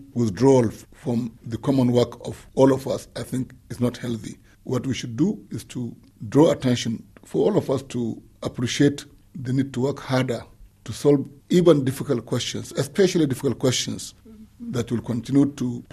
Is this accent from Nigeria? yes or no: yes; Nigeria; Let me just clarify this. I'm not talking as a Nigerian. In this regard, I'm talking as President of the General Assembly. But because I know a bit about Nigeria, I can also just make a comment